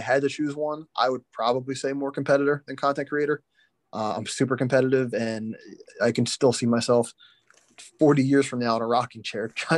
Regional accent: Philadelphia, Pennsylvania, United States; actually made the Final Four of the Madden Club Championship last year for the Philadelphia Eagles Club, my hometown

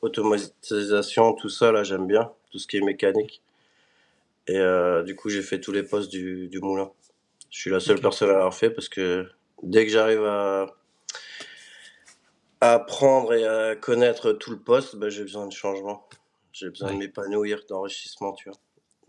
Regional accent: Strasbourg, Grand Est, France; born there; du coup, j'habite à Strasbourg, je suis né là-bas.

